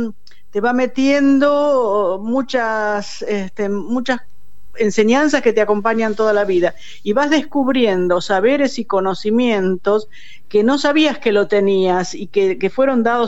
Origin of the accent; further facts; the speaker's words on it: Buenos Aires, Argentina; born there; Nací en Congreso.